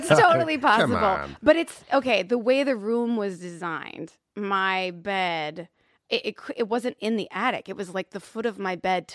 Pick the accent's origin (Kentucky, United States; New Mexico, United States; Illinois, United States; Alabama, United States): Kentucky, United States; Louisville; I feel like I'm from Louisville, Kentucky, and we have a lot of stories.